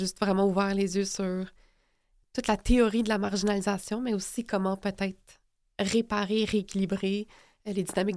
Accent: Montreal, Quebec, Canada; born there; Moi, je suis née ici à Montréal, versus mes parents qui ont juste un accent.

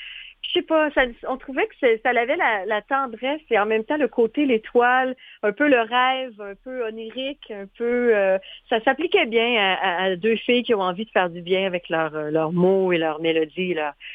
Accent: Thetford Mines, Quebec, Canada; Moi, je suis native de Thetford Mines. Et puis, on s'est rencontrés à Montréal. On habite l'une et l'autre dans la Montérégie maintenant, mais quand même à une certaine heure de distance. Et puis, moi, j'ai fait un détour par Québec.

